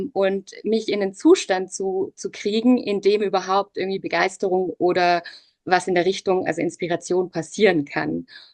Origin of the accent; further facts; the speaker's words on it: Lake Constance, Germany; now in Munich, Germany; Okay, also ursprünglich komme ich gar nicht aus München, sondern ich komme eigentlich vom Bodensee und bin jetzt auch schon, ich würde sagen, 20 Jahre in München.